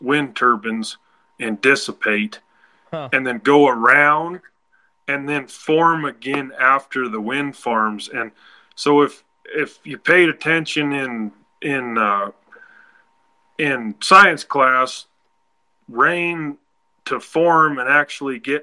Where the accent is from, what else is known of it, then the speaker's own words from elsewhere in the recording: Wyoming, United States; So, and also, where we are, we're from Wyoming and the wind always blows.